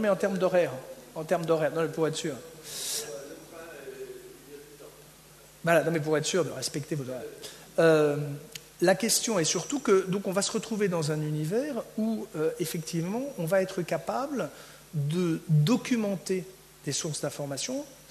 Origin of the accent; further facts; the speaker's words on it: Paris, Île-de-France, France; Alors, moi, en tant que bon parisien, je conduis jamais, hein